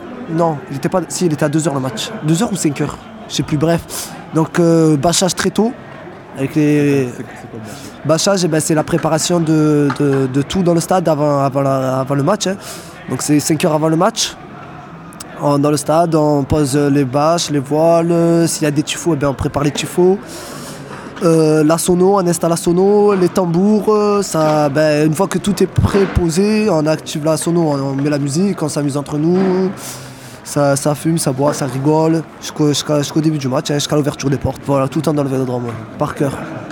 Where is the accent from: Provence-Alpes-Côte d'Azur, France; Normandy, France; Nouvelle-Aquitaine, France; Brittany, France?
Provence-Alpes-Côte d'Azur, France; Marseille; j'ai 20 ans, je suis marseillais